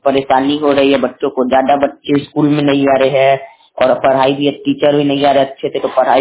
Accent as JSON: {"language": "Hindi", "town": "Rampur", "country": "India", "said": "मैं पंडित के रामपुर से हूँ।"}